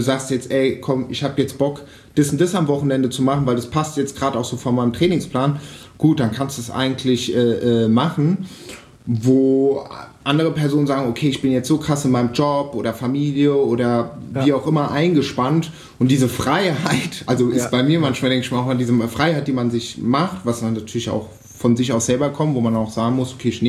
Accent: Offenbach, Hesse, Germany; also born or lived in Wiesbaden / Frankfurt; Also ich bin in der Stadt aufgewachsen. Ja. Erst Wiesbaden, dann super lange Offenbach, Frankfurt. Oft bin ich in Berlin.

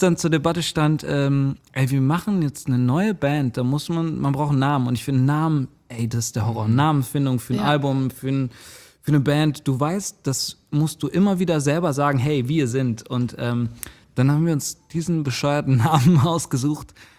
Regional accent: Cologne, North Rhine-Westphalia, Germany; ich komme ja tatsächlich aus Köln

